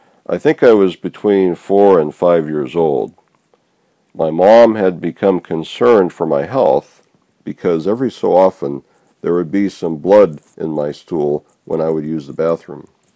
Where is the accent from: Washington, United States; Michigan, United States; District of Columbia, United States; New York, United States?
Washington, United States; Kirkland; also born or lived in Portland, Oregon; I was born in Portland, Oregon, and spent the first 4 years of my life there. But my dad got real sick with hepatitis to the point where my parents had to sell their house and business and move up to Kirkland, Washington, to live with my mom's mother and grandmother.